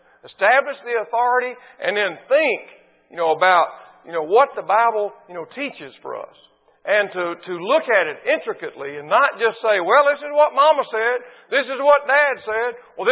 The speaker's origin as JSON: {"language": "English", "region": "Mississippi", "country": "United States", "said": "I'm from Mississippi."}